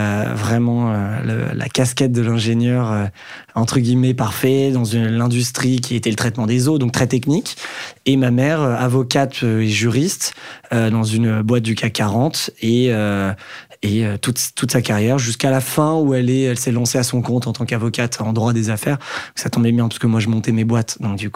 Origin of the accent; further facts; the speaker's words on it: Saint-Cloud, Île-de-France, France; moi j'ai grandi à Saint-Cloud dans le 92. Donc, proche Paris, région parisienne, avec le métro et le train pas loin pour rentrer dans la capitale. Saint-Cloud, c'est, ça fait partie du riche 92. Donc, j'ai vécu dans un milieu, plutôt bourgeois.